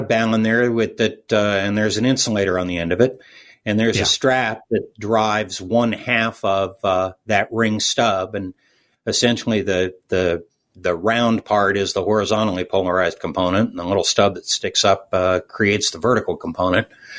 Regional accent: Pacific Northwest, United States; I'm from the Pacific Northwest, so my idea of a 1,000-foot tower is a 150-foot tower on top of a 850-foot mountain above your listening area.

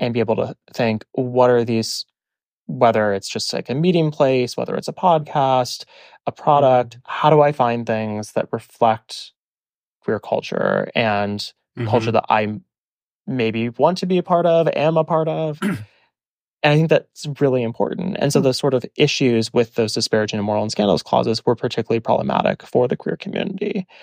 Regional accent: Midwest, United States; But growing up in the Midwest, we had both.

